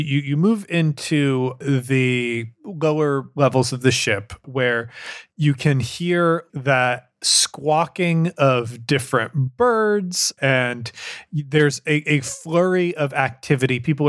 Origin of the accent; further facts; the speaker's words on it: Colorado, United States; Hey, I'm from Colorado. I don't know if that is a big thing for lesbians elsewhere in the country, but I can tell you, Colorado lesbians love their carabiners.